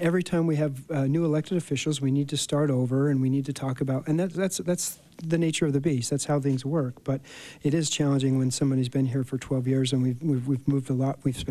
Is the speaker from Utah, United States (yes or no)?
yes; St. George, Utah, United States; now in Park City, United States; And I grew up in St. George where I used to, now when I come back home to Park City on Sunday from St. George